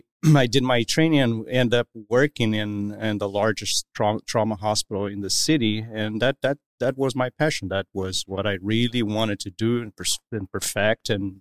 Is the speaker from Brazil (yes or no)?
yes; Belo Horizonte, Minas Gerais, Brazil; now in United States; I'm from Belo Horizonte, which is one of the capitals in the southeast, in the state of Minas Gerais. So I was born and raised.